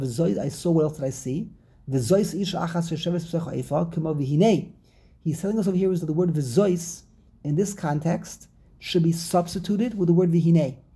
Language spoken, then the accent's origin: English; New York City, New York, United States; But Rabbi Mayevsky and I were East Siders. We come from the East Side, the Lower East Side, we pointed.